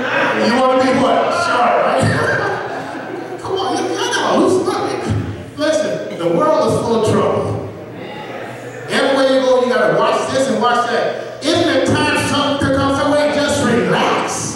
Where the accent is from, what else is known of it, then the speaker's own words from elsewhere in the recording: Atlanta, Georgia, United States; Now, I already told you, you know, I'm from Atlanta.